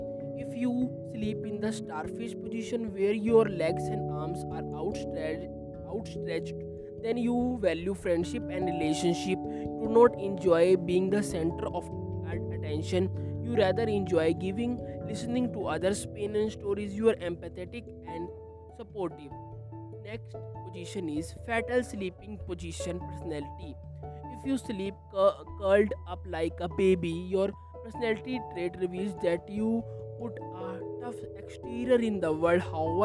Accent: India; English is a second language; By the way … I am from India.

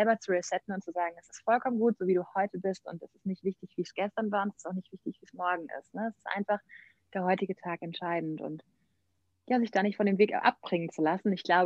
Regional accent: Rhineland-Palatinate, Germany; ich bin 28 und ja, wie du gesagt hast, komme ich aus dem Kreis Ahrweiler, aus einem kleinen Dorf eigentlich sogar da, im nördlichen Rheinland-Pfalz.

